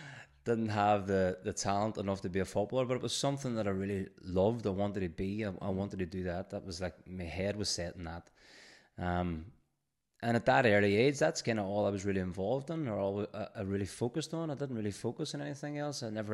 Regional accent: Northern Ireland, United Kingdom; I grew up in Gaelia, which isn't too far from here in Derry. The youngest of seven. I grew up in the 80s, 90s.

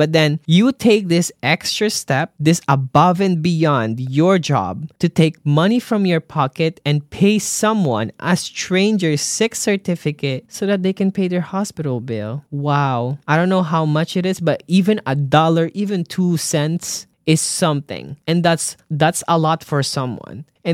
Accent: Canada; We're very multicultural in here, and so many other more that I am proud as a Canadian.

